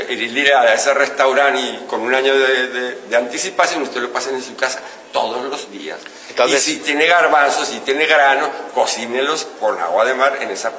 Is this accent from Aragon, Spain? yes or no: yes; Aragon, Spain; born there; como yo soy veterinario, aragonés además, que perdió el acento rodando por el camino, pero yo nací en la ribera derecha del Ebro